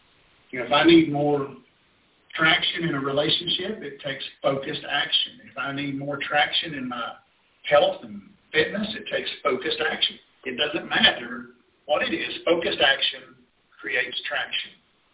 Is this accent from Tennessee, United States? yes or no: yes; Cleveland, Tennessee, United States; I started in my hometown in Tennessee, Cleveland, Tennessee, just north of Chattanooga.